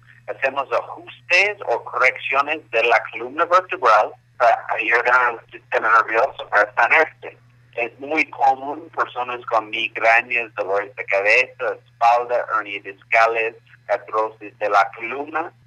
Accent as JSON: {"language": "Spanish", "country": "Canada", "lives_now": "Bogotá, Colombia", "said": "Yo soy de Canadá y sí, tenemos casi 3 años aquí ahora en Bogotá."}